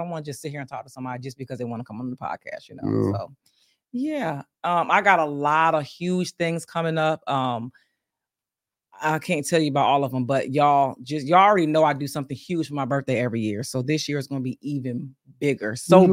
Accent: Bristol, Pennsylvania, United States; my hometown, Bristol, PA.

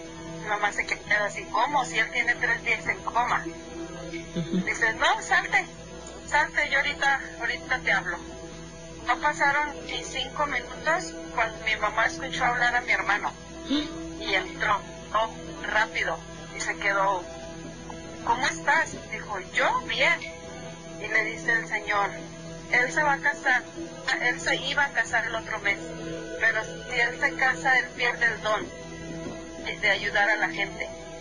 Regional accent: San Luis Potosí, Mexico; Nosotros somos originarios de San Luis Potosí.

